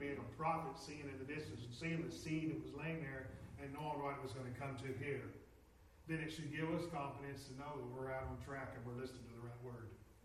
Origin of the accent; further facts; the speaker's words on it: United States; But I'd rather live here than anywhere that I know of because it's my home. I'm glad that I'm an American and thankful for it.